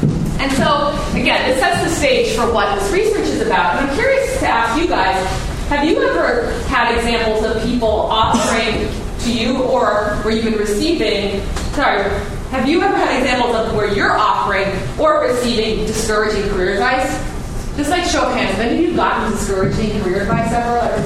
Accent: United States; now in United Kingdom; You'll be able to tell from my voice I'm American, and I come out of the American university system

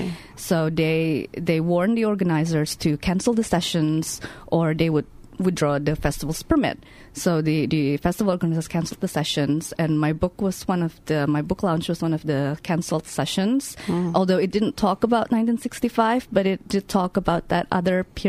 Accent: Indonesia; I'm a novelist from Indonesia

